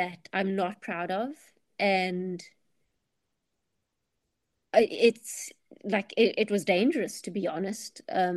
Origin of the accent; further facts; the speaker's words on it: George, Western Cape, South Africa; I'm from George, and we kind of like grew up thinking